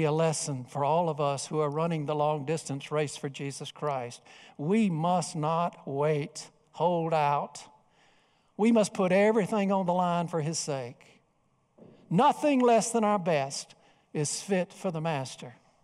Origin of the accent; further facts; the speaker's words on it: Bishopville, South Carolina, United States; I attended a funeral in Greenville of a man from my hometown, Bishopville.